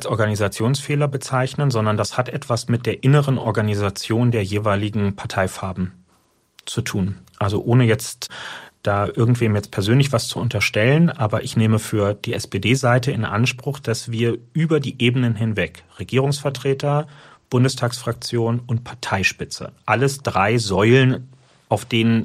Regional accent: Berlin, Germany; Ich bin Berliner, dafür muss ich mich nicht schämen

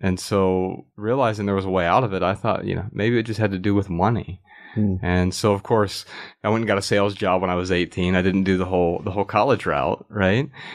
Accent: Dayton, Ohio, United States; We grew up in Dayton, Ohio.

